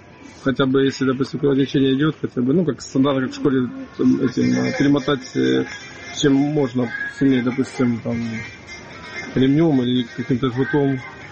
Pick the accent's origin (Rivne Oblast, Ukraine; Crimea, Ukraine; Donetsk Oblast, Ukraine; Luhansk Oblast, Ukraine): Donetsk Oblast, Ukraine; Donetsk; Я з Донецька, і там вже все це проходило.